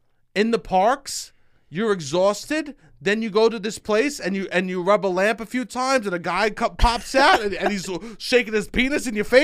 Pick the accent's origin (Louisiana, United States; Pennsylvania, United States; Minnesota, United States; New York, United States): New York, United States; New York City; As a New Yorker, it's hard to tell.